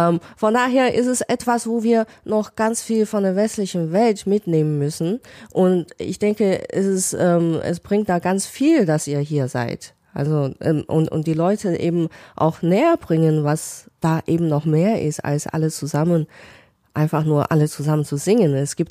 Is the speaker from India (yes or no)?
no; Qingdao, Shandong, China; now in Germany; Mein Papa hat das älteste Kinderchor hier in China, in meiner Heimatstadt Qingdao, gegründet vor 30 Jahren.